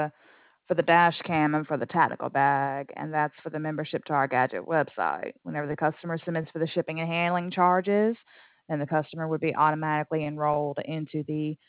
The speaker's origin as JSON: {"language": "English", "region": "Alabama–Georgia border", "country": "United States", "said": "On the Alabama and Georgia line."}